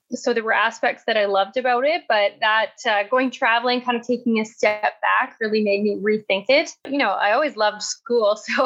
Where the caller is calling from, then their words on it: Calgary, Alberta, Canada; I am calling in from Calgary.